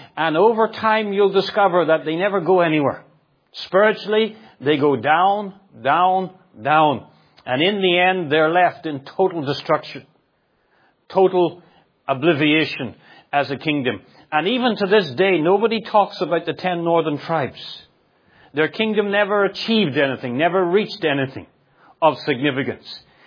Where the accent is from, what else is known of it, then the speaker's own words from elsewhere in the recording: Ireland; There's an old saying that we used to hear growing up in Ireland, and they say this, don't fight with a skunk because you both end up smelly.